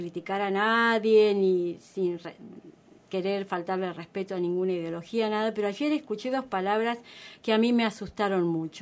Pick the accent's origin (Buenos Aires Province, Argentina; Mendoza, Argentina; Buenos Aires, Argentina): Mendoza, Argentina; Yo soy de Mendoza.